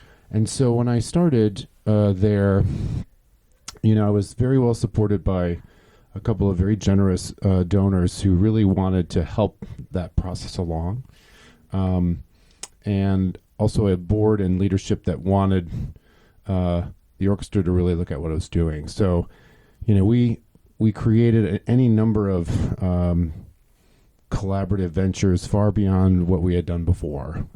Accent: Michigan, United States; also born or lived in Minneapolis, Minnesota; I'm a native Midwesterner. I grew up in Michigan and went to school there, undergraduate as well.

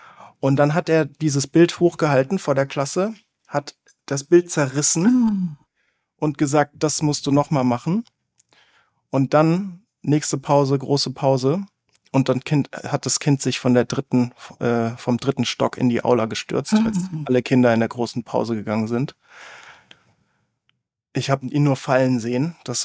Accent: Baden-Württemberg, Germany; also das einzige Fach, wo ich wirklich gerne hingegangen bin, war BK, Bildende Kunst, hieß es bei uns in Baden-Württemberg, Musik und Sport.

